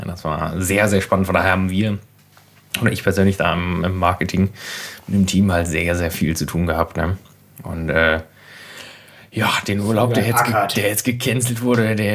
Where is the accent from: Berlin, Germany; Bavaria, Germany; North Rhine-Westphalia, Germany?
Berlin, Germany; Ja, okay, ich gebe es zu, ich komme aus Berlin eigentlich.